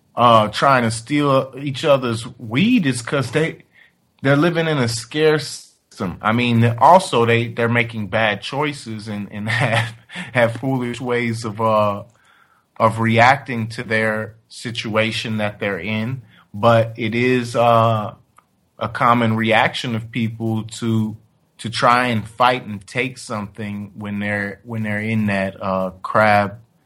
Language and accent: English; Chicago, Illinois, United States; I'm from Chicago myself, and we linked up for this song.